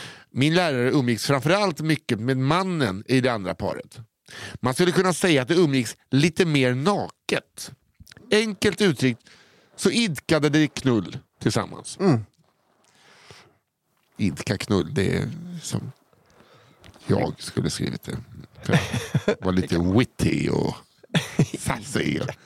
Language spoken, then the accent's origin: Swedish; Norrland, Sweden; Jag är uppvuxen i Norrlands inland.